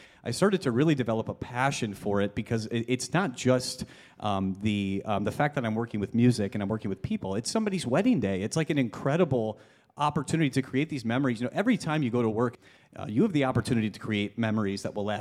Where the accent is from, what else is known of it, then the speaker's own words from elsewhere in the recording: Chaska, Minnesota, United States; we got to play at Floyd's, which is my hometown bar, kind of. I'm from Chaska.